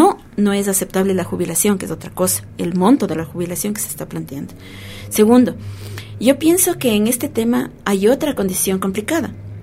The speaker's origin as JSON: {"language": "Spanish", "country": "Ecuador", "said": "tal como somos las familias ecuatorianas"}